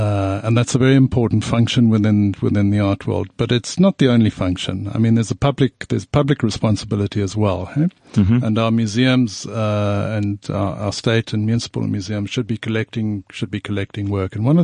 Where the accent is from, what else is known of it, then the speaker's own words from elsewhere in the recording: Luanshya, Copperbelt, Zambia; Okay, so I was born in Zambia. Mm-hmm. And I was in Zambia because my father worked on the copper mines in a town called Luansha.